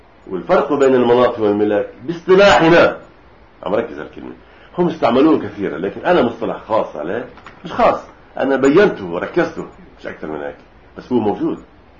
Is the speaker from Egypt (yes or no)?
no; Lebanon; عندنا بلبنان من أصعب ما يكون من 30 سنة فقط